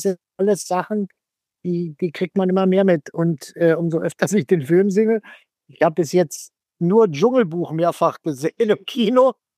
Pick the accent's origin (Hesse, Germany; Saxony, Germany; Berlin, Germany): Berlin, Germany; moved away as an adult; now in Cologne, Germany; da war meine Kindheit bis 18 in Berlin